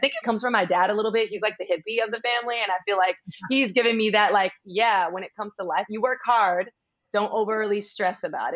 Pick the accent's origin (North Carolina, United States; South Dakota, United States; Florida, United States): Florida, United States; Miami; And I guess growing up in Miami, Florida, I didn't necessarily have the opportunity to travel with my family.